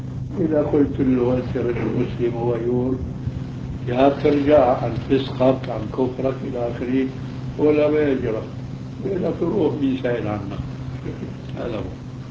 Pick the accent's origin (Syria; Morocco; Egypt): Syria; وإلا فيكون مثله كمثل ما يقال عندنا في سوريا